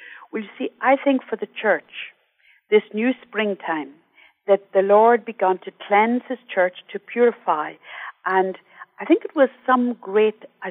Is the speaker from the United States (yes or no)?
no; Ireland; because I'm from Ireland and I've seen what has happened in Ireland